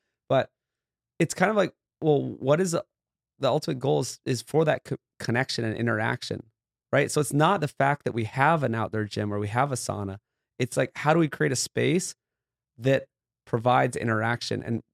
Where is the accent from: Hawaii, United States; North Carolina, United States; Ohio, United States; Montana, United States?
Hawaii, United States; And I actually teamed up with my good friend I grew up with in Hawaii, who's a filmmaker and producer